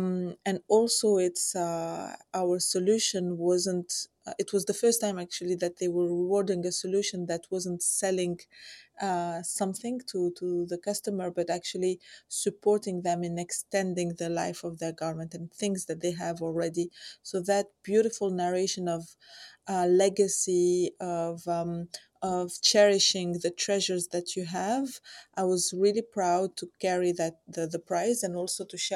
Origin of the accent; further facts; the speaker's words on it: Tunisia; moved away as an adult; So I am Tunisian. I grew up in Tunisia